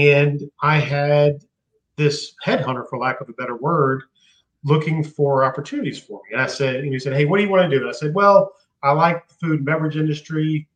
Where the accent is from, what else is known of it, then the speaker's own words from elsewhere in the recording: Louisiana, United States; So I'm originally from Louisiana.